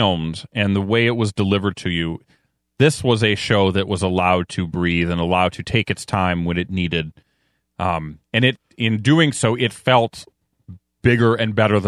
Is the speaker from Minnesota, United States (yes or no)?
yes; Minnesota, United States; And obviously, we're from Minnesota, so we kind of... We get that extra bit of narrative.